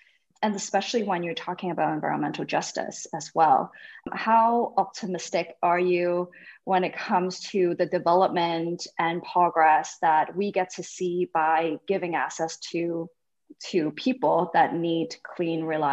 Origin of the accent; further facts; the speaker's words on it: Hong Kong; I grew up in Hong Kong